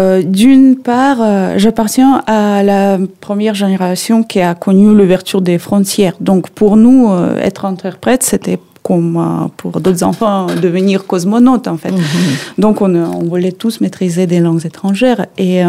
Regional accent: Saint Petersburg, Russia; French is a second language; moved away as an adult; donc je suis née à Leningrad, l'ancien l'URSS. Mmh. Donc j'ai grandi à Saint-Pétersbourg sans vraiment déménager.

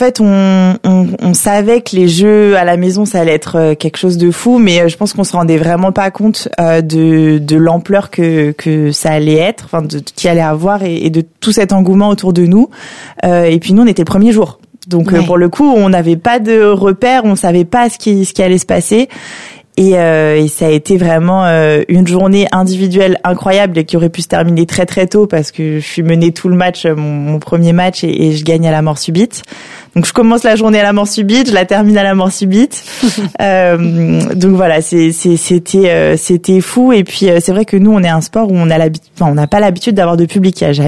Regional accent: Lyon, Auvergne-Rhône-Alpes, France; Alors, j'ai 31 ans, comme tu l'as si bien dit. Je suis lyonnaise et je suis au club d'escrime de Saint-Gratien du coup depuis 2016, depuis après les Jeux de Rio auxquels j'ai participé. Je suis arrivée en région parisienne à 18

